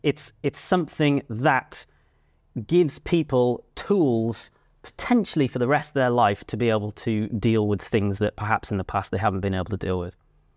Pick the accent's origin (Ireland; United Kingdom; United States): United Kingdom; Cardiff, Wales; So this is back when I lived in Cardiff. I grew up in Cardiff.